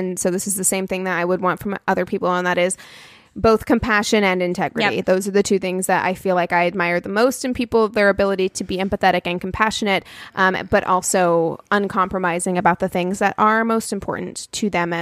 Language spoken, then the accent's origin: English; Albuquerque, New Mexico, United States; born there; I was born in Albuquerque, New Mexico.